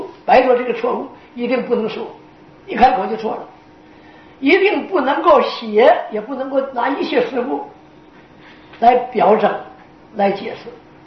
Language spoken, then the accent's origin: Chinese; China; 尤其是外国人翻译成从汉文，就俄罗斯，不是我们中国人